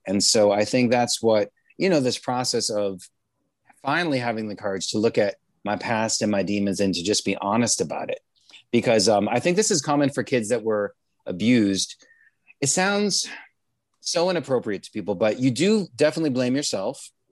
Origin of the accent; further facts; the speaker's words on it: Boston, Massachusetts, United States; now in California, United States; I'm from Boston.